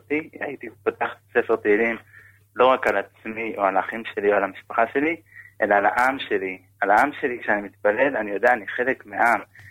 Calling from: Israel; יש לי איזה נקודה. אני לא רחוק מירושלים.

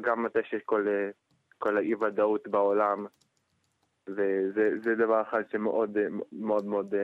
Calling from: Jerusalem, Jerusalem District, Israel; מירושלים.

